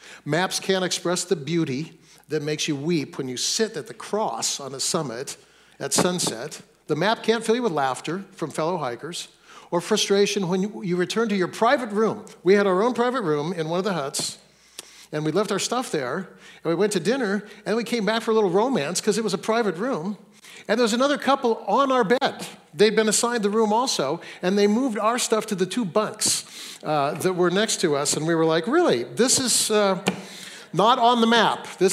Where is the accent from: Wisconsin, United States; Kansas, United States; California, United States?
California, United States; Fresno; now in Seattle, United States; I grew up in Fresno, though I live in Seattle now, and this was an annual pilgrimage for our family to Mount Hermon.